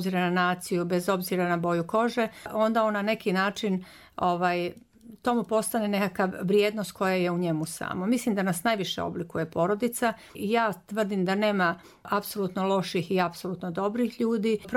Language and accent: Croatian; Zagreb, City of Zagreb, Croatia; now in Banja Luka, Bosnia & Herzegovina; ja sam došla iz Zagreba